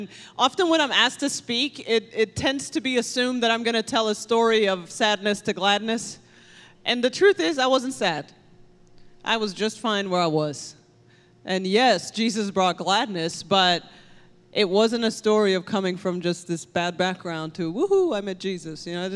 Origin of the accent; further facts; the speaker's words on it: Sweden; So I was born in Sweden, raised mostly in Sweden. Sweden is in Northern Europe.